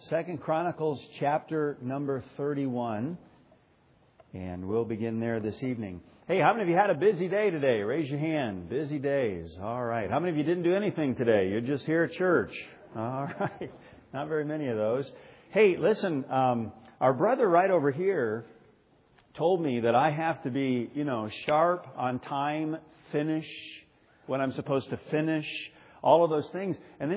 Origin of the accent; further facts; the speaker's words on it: Michigan, United States; I mean, I grew up in Michigan. So, and my dad's a cop, so I grew up around guns and things like that.